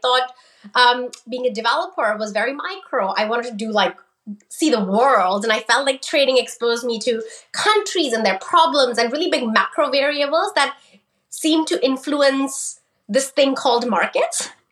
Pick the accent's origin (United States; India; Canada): India; I was born and brought up in India.